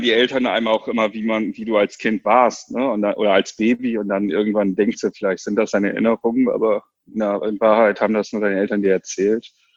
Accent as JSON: {"language": "German", "region": "Bremen", "country": "Germany", "tie": "born or raised there", "also_born_or_lived": "China", "said": "Ich komme aus Bremen. Also ich bin gebürtiger Chinese, aber schon seitdem ich denken kann in Bremen. Und ich bin 33 Jahre alt."}